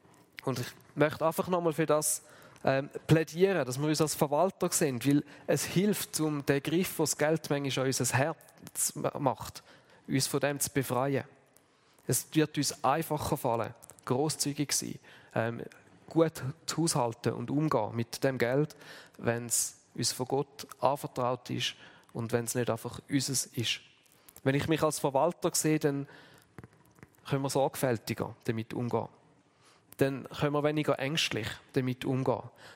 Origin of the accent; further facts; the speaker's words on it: Switzerland; als Schweizer, wir haben eines der höchsten Pro-Kopf-Einkommen, die es überhaupt gibt.